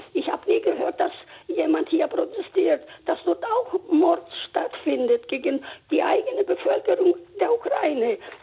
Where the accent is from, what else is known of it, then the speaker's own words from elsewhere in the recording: Greece; 86 Jahre alt und ich habe sozusagen die Besatzung. Ich stamme mal aus Griechenland